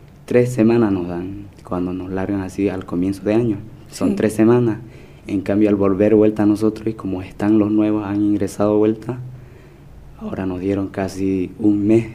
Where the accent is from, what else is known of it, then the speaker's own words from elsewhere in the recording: San Antonio de Lomerío, Santa Cruz, Bolivia; Yo soy de San Antonio Lomerío.